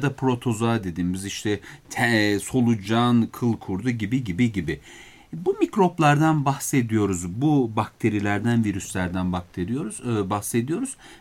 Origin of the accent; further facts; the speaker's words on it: Beypazarı, Ankara, Turkey; ben Beypazarlıyım, Ankara Beypazarı